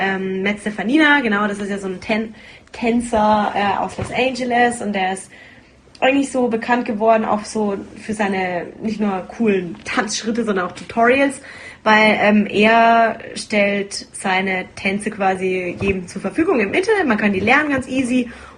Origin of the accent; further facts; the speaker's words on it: Nuremberg, Bavaria, Germany; in meiner Heimatstadt in Nürnberg